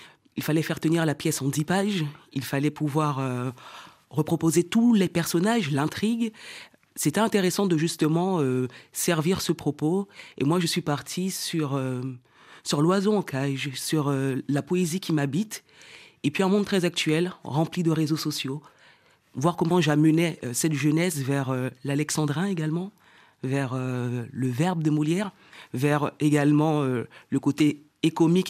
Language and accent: French; French Guiana; chez moi en Guyane, les oiseaux sont très en cage